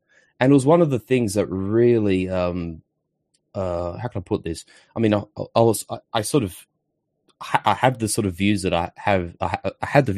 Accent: Australia; even though I'm obviously Australian, I obviously discuss my Italian heritage as well

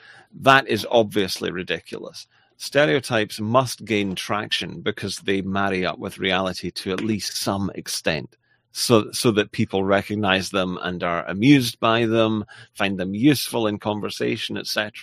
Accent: Linlithgow, Scotland, United Kingdom; I'm a quarter English and supposedly a quarter Italian, but really 7%. And yet I feel that I absolutely belong to my home town of Linlithgow.

